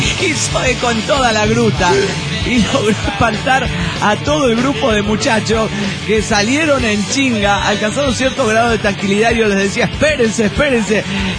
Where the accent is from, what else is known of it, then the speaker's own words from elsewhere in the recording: Juliaca, Puno, Peru; de Juliaca, Perú.